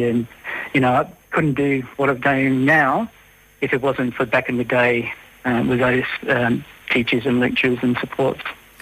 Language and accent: English; Northern Territory, Australia; I suppose it's sort of growing up in the Territory and, you know, like many people's sort of history is part of the Territory. So my family really goes back to the old telegraph days.